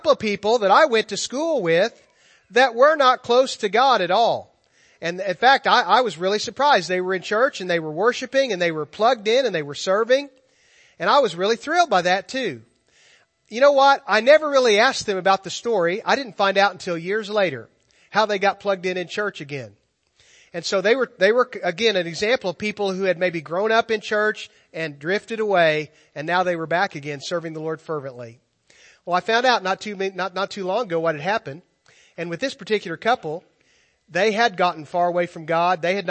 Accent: Richland, United States; I was away from my hometown. I grew up in Richland, and I was away from there for a few years after college. But God ultimately brought me back there.

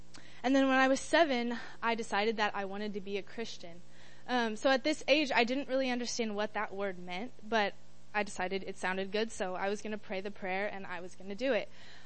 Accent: El Dorado Springs, Missouri, United States; I became a student leader in my youth group in my hometown church in El Dorado Springs.

